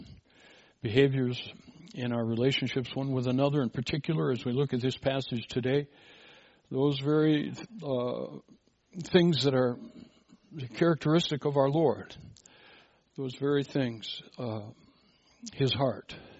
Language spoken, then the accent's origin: English; Minneapolis, Minnesota, United States; I suppose Minneapolis might be a close second, my hometown, the city of lakes, all these beautiful trails around the lakes.